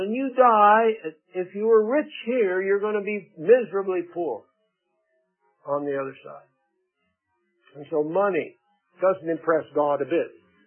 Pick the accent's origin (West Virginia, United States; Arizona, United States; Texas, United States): Arizona, United States; because in the school where I grew up in Arizona, we had many Mexican Americans. In fact, the junior high where I went, there were more of those than Anglos. And so I grew up in a racially diverse atmosphere.